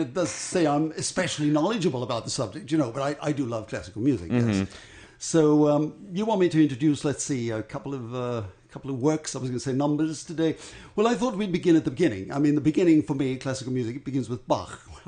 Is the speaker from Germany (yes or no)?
no; South Africa; I'm from South Africa, of course, you know